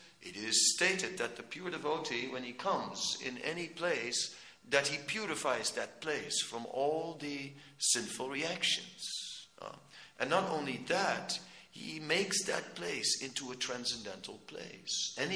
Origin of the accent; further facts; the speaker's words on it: Netherlands; English is a second language; Now, you know, I am from the Netherlands. It's a kind of a Protestant country, and people are this sort of sober, very sober, you know.